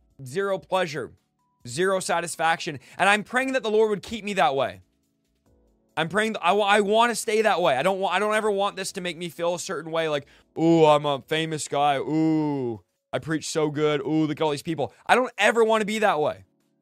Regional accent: Manteca, California, United States; Yeah, from Manteca. Guys, I'm from Manteca, California. And everyone in the chat saying, where's that?

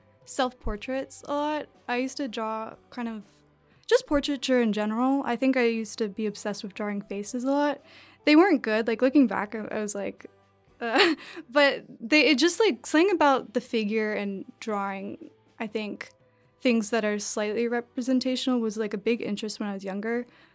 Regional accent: Virginia, United States; I'm from Nova, which I feel like a lot of VCU students are from.

